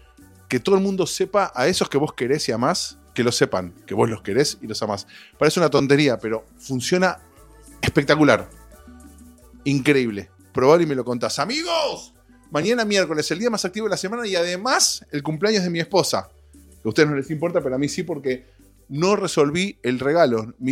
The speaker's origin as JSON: {"language": "Spanish", "country": "Argentina", "lives_now": "Brazil", "said": "eso me pasa muchísimo a mí con Brasil, acá. Ah, Argentina, qué lindo, Río de Janeiro"}